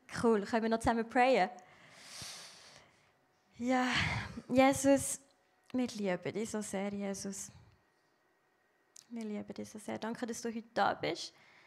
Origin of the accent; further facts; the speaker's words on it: Fribourg, Switzerland; now in Lucerne, Switzerland; Ich bin im Kanton Freiburg geboren und aufgewachsen. Und ich habe ein paar Jahre, bevor ich auf Luzern gezogen bin, hatte ich einen Traum gehabt.